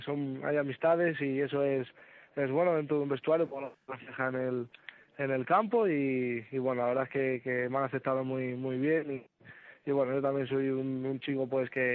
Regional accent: Salamanca, Castile and León, Spain; Sí, soy de Salamanca.

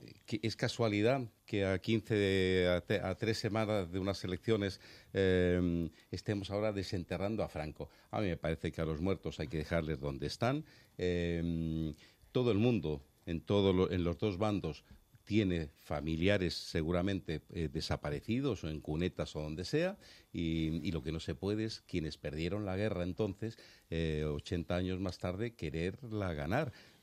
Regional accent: Chile; now in Spain; Por mis padres emigraron a Chile cuando se casaron y yo soy de nacimiento, soy chileno, mis hermanos también, vamos, chileno, soy español, nacido en Chile.

